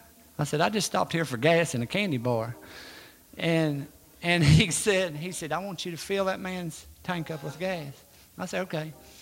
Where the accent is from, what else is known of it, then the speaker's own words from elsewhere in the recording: Virginia, United States; telling me details about my hometown. He lived hundreds of miles away, and he was telling me about the history of where we was at right here in Virginia